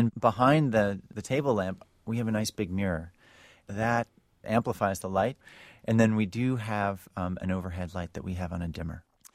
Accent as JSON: {"language": "English", "town": "New York City", "region": "New York", "country": "United States", "said": "I'm from New York City, and people crowd into these tiny little restaurants"}